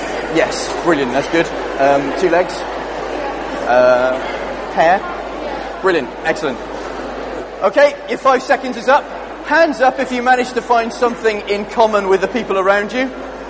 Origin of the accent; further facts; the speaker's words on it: Cardiff, Wales, United Kingdom; I grew up in Cardiff. I'm from Wales. It's still what I count as my home.